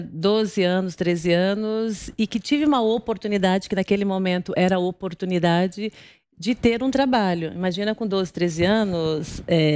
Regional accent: Guarulhos, São Paulo, Brazil; Então, eu sou de Guarulhos, eu nasci em Guarulhos. Como eu te coloquei, sou de uma família muito simples.

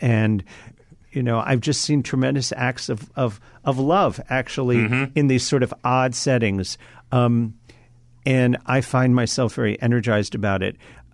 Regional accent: Kentucky, United States; And so growing up in Kentucky, I was very aware of the great gift that I had in having parents who supported me

